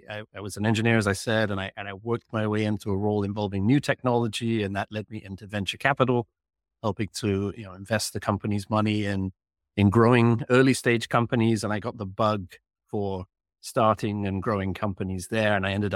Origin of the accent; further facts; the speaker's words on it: England, United Kingdom; moved away as an adult; You might be able to detect from my accent that I've come from lands afar. I was born and raised in England, lived the first 20 odd years of my life there till I went to college and then roamed around the world.